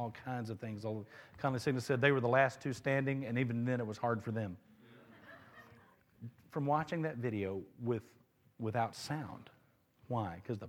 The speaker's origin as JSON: {"language": "English", "town": "Mobile", "region": "Alabama", "country": "United States", "said": "I'm a pastor from Mobile, Alabama."}